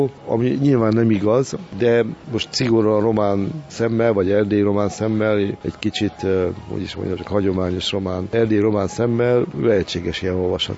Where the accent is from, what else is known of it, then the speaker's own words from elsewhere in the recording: Hungary; örülök magyar történészként, mert ő ezt megteheti románként, de egy külföldi, én ugye nem vagyok külföldi